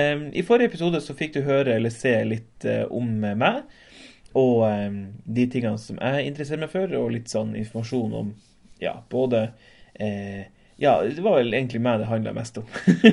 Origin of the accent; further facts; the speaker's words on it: Tromsø, Troms, Norway; Jeg kommer fra Tromsø, og alt det vet du.